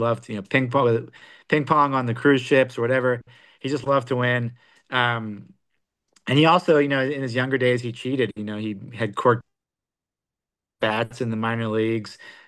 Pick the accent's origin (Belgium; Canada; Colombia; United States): Belgium; I grew up in Belgium, so I have high standards for beer.